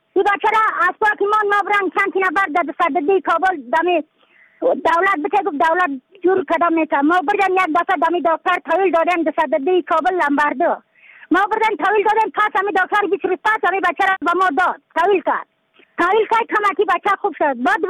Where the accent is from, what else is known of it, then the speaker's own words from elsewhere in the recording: Badakhshan, Afghanistan; از بدخشان هستم، مرکز بدخشان ولسوالی اتل پایان.